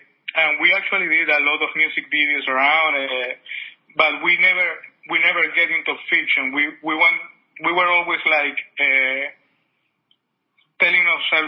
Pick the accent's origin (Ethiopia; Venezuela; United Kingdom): Venezuela; now in Miami, United States; I was born in Venezuela. I lived there up until 2018. 2008, sorry. And, well, now we have 10 years living here.